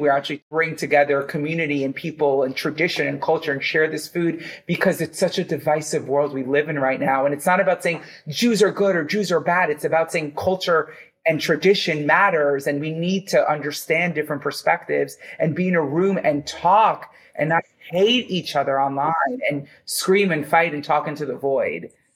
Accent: Brooklyn, New York, United States; I remember when pizza was like $7 for a pie. I grew up in Brooklyn.

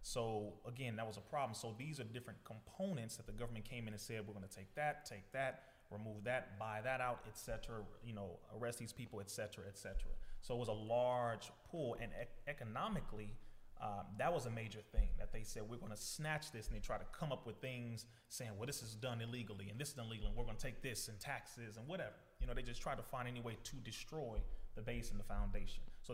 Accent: Compton, California, United States; So I'm the youngest of 10 children, 5 boys, 5 girls. And growing up in Compton, we went to Muhammad Mosque number 54.

